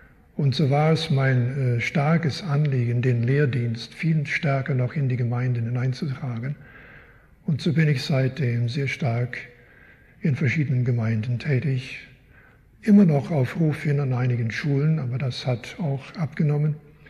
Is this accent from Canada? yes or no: yes; Canada; first language German; now in Switzerland; Meine Eltern sind beide in den Vereinigten Staaten geboren. Ich bin in Kanada geboren, dort aufgewachsen. Längere Zeit stand in meinem Pass britischer Untertan. Meine Muttersprache ist Deutsch. Jetzt wohne ich allerdings in der Schweiz, wo man nicht immer Deutsch spricht.